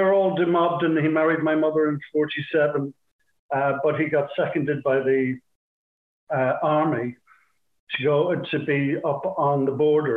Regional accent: Derry, Northern Ireland, United Kingdom; born there; Yeah, I was born in the Bogside.

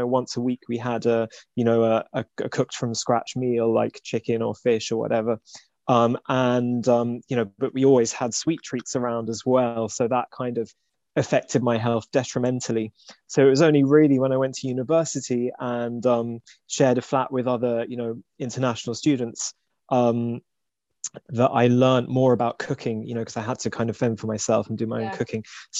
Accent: London, United Kingdom; I grew up in Northwest London, which is a melting pot, of course. You know, there's so many cultures there. But my family are Jewish, so I was exposed to a lot of traditional Jewish foods growing up.

